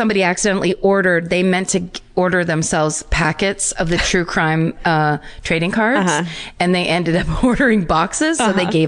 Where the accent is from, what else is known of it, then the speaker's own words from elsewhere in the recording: California, United States; No, I'm from Northern California.